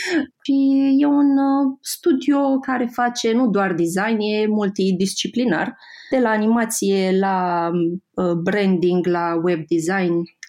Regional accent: Iași, Iași County, Romania; now in Bucharest, Romania; am aterizat în București. Am plecat din Iași și am aterizat în București.

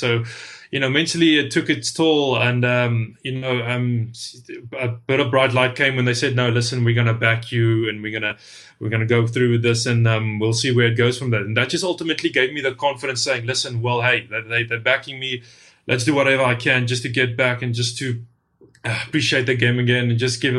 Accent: South Africa; And for me, growing up in South Africa, you know, how special wasn't it, you know, to be involved in a country which is so big on the rugby

